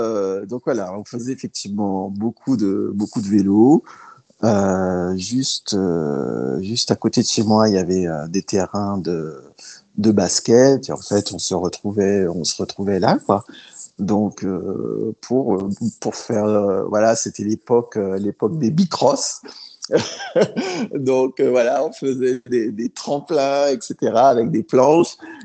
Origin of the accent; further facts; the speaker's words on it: Le Gosier, Guadeloupe; Grandi en Guadeloupe, oh, c'est une expérience formidable, on va dire. Hein voilà, donc moi j'ai grandi au Gosier en fait. Je suis un enfant du Gosier, du coup.